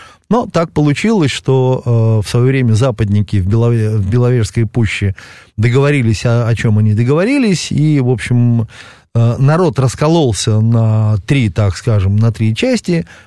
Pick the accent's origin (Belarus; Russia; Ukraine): Ukraine; Odesa, Odesa Oblast; Как старый одессит, который вырос на море